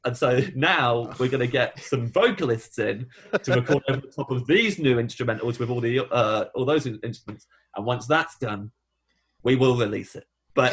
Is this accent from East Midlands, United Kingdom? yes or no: yes; Kettering, East Midlands, United Kingdom; They're all local bands from Kettering, where I grew up in Northampton.